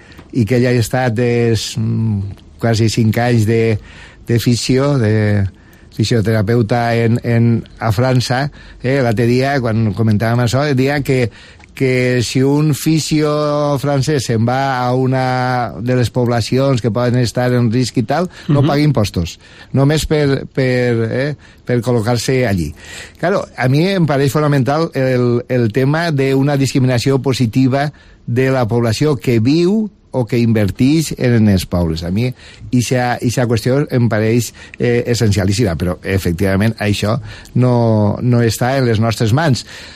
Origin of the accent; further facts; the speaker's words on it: Suera, Valencian Community, Spain; jo ho veig en el meu poble, en Sueras